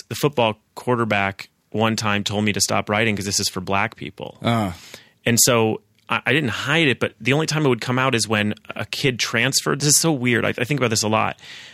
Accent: Woodland Hills, California, United States; I grew up in Woodland Hills, which is next door. It's not rich, but my parents knew it was a good school district, so they lied about my address and stuff.

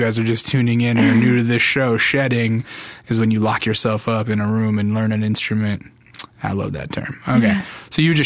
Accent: Alaska, United States; Here's the thing is that being, you know, I grew up in Alaska.

